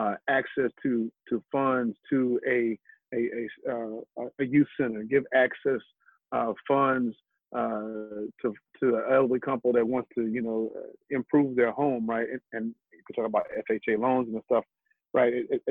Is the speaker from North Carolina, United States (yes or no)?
no; St. Louis, Missouri, United States; the youth in the community around the places I grew up in St. Louis